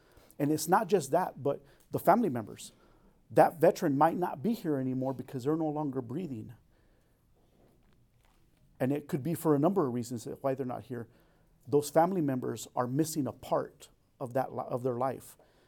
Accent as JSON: {"language": "English", "town": "Los Angeles", "region": "California", "country": "United States", "said": "My wife and I, our whole family, we're both from Los Angeles, and so we connected really well."}